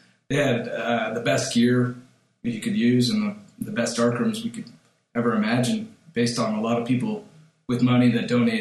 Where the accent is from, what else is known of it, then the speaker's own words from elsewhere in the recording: Marinwood, California, United States; Went to college in Marin. I grew up in Marinwood, Terralinda. Went to Terralinda High School